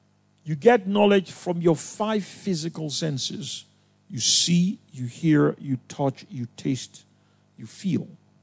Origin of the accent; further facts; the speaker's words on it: Nigeria; moved away; So I remember, you know, I came from Nigeria, quite a number of us, you know.